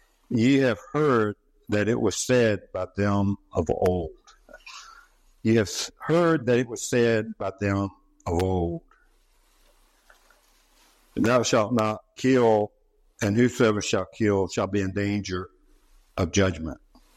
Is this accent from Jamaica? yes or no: no; West Virginia, United States; I loved being a young boy growing up in West Virginia.